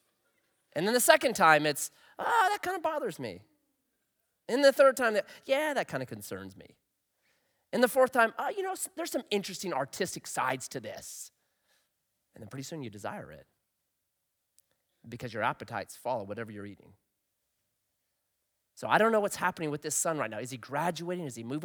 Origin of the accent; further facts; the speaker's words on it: Oregon, United States; So I grew up in Southern Oregon.